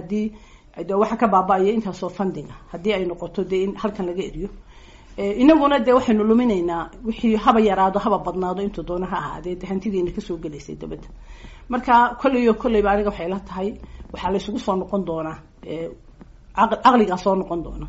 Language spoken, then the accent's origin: Somali; Somaliland, Somalia; anigu waxaan ahay reer Somaliland